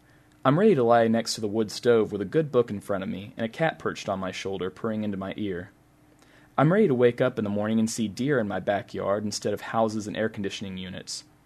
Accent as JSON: {"language": "English", "town": "Couch", "region": "Missouri", "country": "United States", "tie": "born or raised there", "lives_now": "Columbia, United States", "said": "Columbia, Missouri for 3.5 years now, but I was born and raised in Couch, a community in the Ozarks home to about 70 people."}